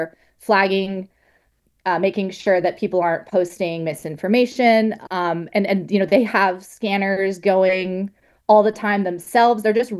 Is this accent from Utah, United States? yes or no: no; California, United States; I grew up in California, and I grew up evacuating wildfires